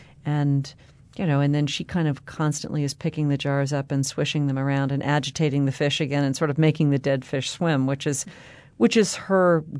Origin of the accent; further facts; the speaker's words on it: Nashville, Tennessee, United States; But you know, I'm from Nashville, Tennessee.